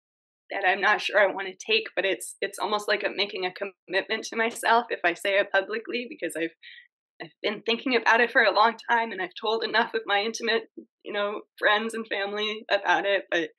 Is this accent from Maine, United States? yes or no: yes; Maine, United States; We're here in Maine, in my home state where both of our families are